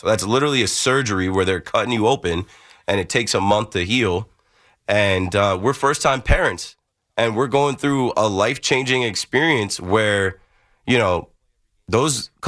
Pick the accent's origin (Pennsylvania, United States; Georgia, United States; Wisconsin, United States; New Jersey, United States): New Jersey, United States; I'm from the Shore area, Monmouth County. My wife is from Ocean County. Both of those places are well over an hour south from New York City.